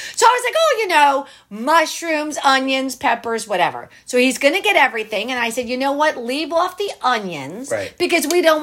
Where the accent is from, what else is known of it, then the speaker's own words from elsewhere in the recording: New Jersey, United States; also born or lived in California / Texas; So we're originally from Jersey. Long story of how we ended up in California and then Texas.